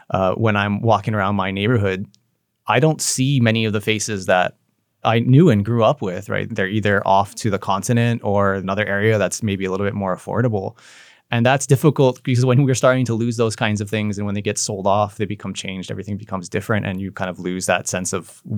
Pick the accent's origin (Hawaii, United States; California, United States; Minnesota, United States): Hawaii, United States; Kaneohe; also born or lived in Kahului; Yeah, I think having been born and raised in Kaneohe and Kahului, I think it breaks my heart every single day that the fact that I can't really afford to be there.